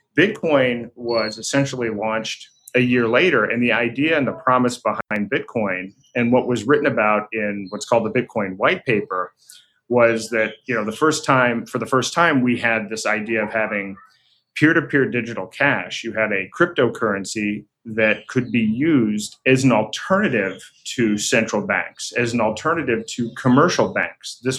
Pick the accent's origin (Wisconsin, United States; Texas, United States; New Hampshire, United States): New Hampshire, United States; speaking at a conference in my home state of New Hampshire